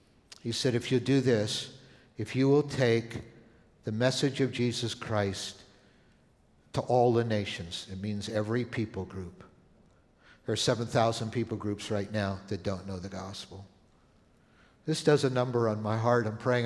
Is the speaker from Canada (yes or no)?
yes; Canada; I grew up in Canada.